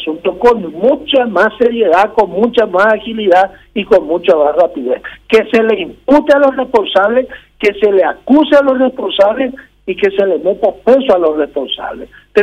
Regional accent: Paraguay; como paraguayos, como colorados y como políticos

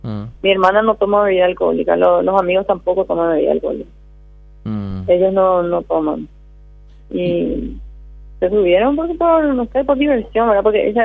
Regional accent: Limpio, Central, Paraguay; de Limpio somos, de Limpio

